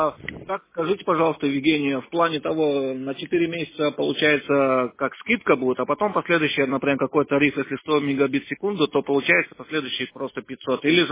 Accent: Bashkortostan, Russia; born there; Башкирия.

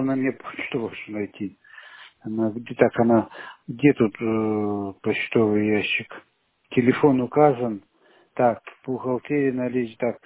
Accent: Siberia, Russia; Так я просто с Сибири, я замороженный.

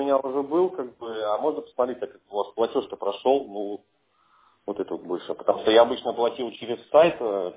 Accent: Saint Petersburg, Russia; А, ну, я же питерский

